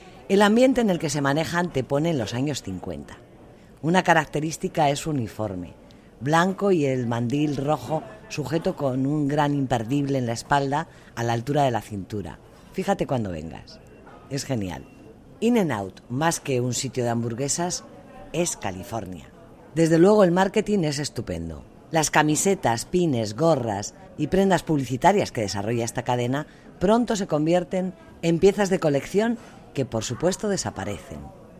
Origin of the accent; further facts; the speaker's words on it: Madrid, Community of Madrid, Spain; moved away; soy de Madrid. Y por supuesto que como española